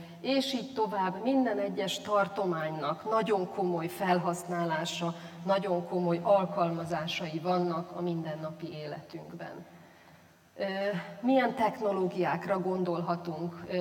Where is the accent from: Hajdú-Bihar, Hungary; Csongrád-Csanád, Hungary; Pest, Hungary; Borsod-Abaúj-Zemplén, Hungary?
Csongrád-Csanád, Hungary; Szeged; Szegedről jöttem, mint szegedinek, nekem a fényről az első dolog, ami eszembe jut, hogy Szeged a napfény városa.